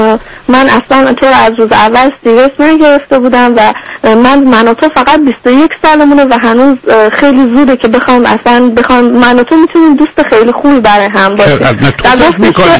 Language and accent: Persian; Iran; now in United States; حالا چون من از ایران اومدم حالا من مثلا میخوام با اون ازدواج کنم، یعنی اصلا من گفتم با من فکر کردم من اومدم آمریکا